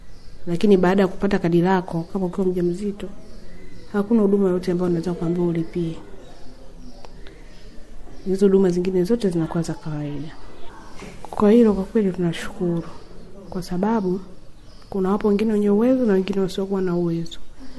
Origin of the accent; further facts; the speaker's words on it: Naliendele, Mtwara, Tanzania; natokea Naliendele.